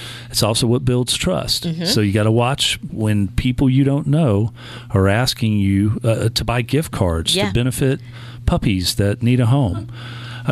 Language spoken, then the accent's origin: English; Gulf Coast, United States; I'm in credit union land, you know, proper now, but I grew up on the Gulf Coast and have been a member of Keesler Federal Credit Union for years.